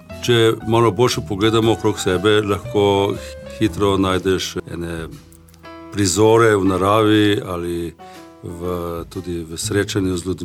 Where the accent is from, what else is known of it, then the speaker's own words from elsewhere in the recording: Inner Carniola, Slovenia; now in Logatec, Slovenia; jaz sem Logatec priseljen in kakor sem zdaj Logačan, sem tudi čutim, da sem iz Loške doline in da sem bolj notranjski zapisan, kakor sam Logatec, da pa sem zdaj pognal korenine Logatca tudi res.